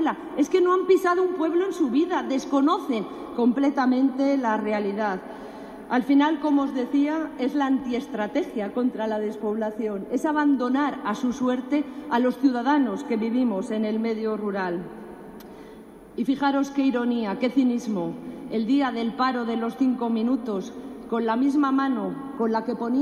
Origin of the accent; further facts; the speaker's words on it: Castile and León, Spain; En mi tierra, en Castilla y León